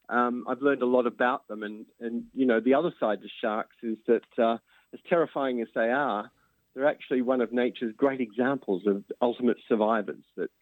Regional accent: Melbourne, Victoria, Australia; I was always scared of sharks growing up in Melbourne with, you know, beaches and shark attacks.

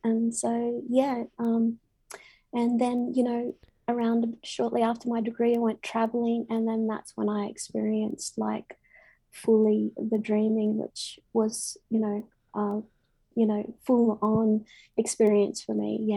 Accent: Dubbo, New South Wales, Australia; red dirt from areas that I'm spiritually connected to, such as Dubbo in the Central West, which is my hometown

